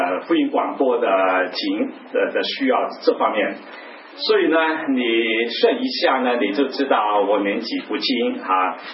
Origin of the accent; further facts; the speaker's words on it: Guangdong, China; Chinese is a second language; 大家要习惯我这个广东人跟大家用普通话来分享